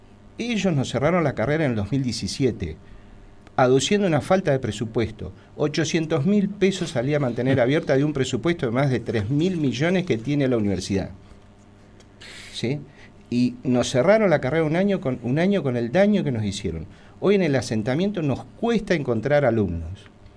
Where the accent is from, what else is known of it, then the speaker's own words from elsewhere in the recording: Zapala, Neuquén, Argentina; llevo 20 años de docente, soy de acá de Zapala, la gente me conoce